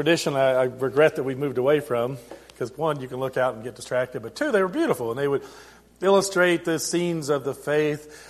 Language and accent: English; Germany; I grew up in Germany.